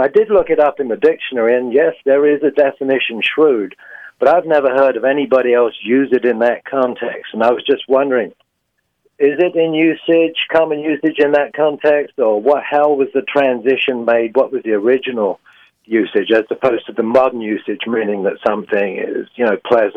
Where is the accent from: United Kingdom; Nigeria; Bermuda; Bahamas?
United Kingdom; England; now in Fort Worth, United States; I'm English, as you can probably tell.